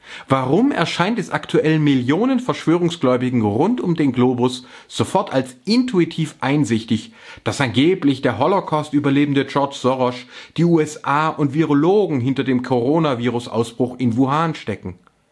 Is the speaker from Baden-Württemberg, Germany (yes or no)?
yes; Baden-Württemberg, Germany; ich bin Schwabe mit ostdeutschen Wurzeln sowie Religionswissenschaftler.